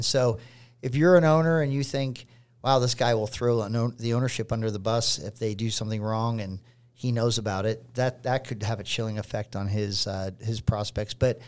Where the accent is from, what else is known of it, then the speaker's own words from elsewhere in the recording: Pittsburgh, Pennsylvania, United States; The background is, it's because I'm a Steeler fan, I grew up in Pittsburgh